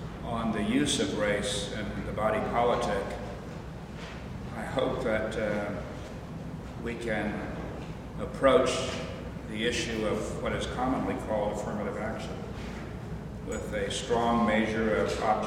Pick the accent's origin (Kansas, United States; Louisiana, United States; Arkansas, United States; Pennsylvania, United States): Louisiana, United States; Leesville; born there; I was born in the Deep South, Leesville, Louisiana, in 1939.